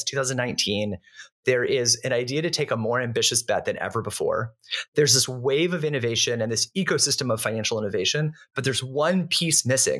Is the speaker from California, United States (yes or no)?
yes; California, United States; Maybe it's growing up in the Bay Area.